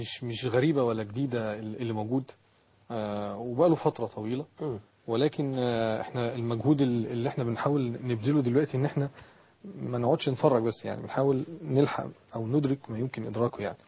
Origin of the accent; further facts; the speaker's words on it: Egypt; لا يراعى اختلاف التكنولوجيا في التعليم عندنا في مصر